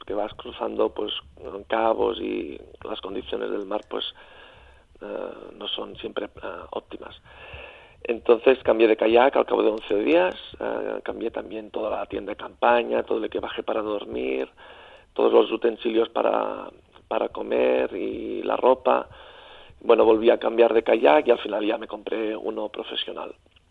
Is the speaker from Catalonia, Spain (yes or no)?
yes; Catalonia, Spain; born there; mi pueblo natal no está en la costa y no tengo tampoco vista directa al mar, sí que me llevaban los veranos ahí en las playas de la Costa Brava.